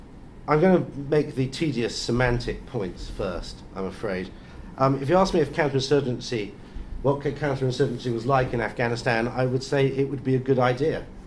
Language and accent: English; United Kingdom; I'm British as well. I'm sort of sorry about that.